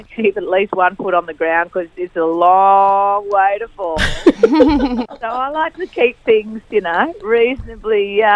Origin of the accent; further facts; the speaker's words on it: Gosford, New South Wales, Australia; Like, I keep a particularly Gosford life. I grew up in Gosford.